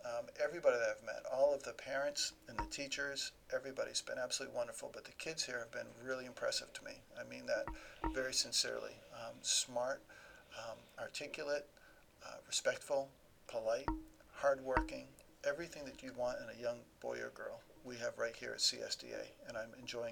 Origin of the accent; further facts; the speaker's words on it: Allenstown, New Hampshire, United States; I grew up in a town called Allenstown. It's south of Concord. It's right near Bear Brook State Park